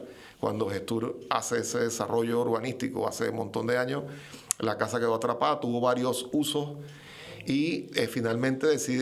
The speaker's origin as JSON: {"language": "Spanish", "country": "Venezuela", "tie": "born there", "said": "Yo soy nacido en Venezuela, de madre canaria, herreña del Pinar del Hierro, padre italiano"}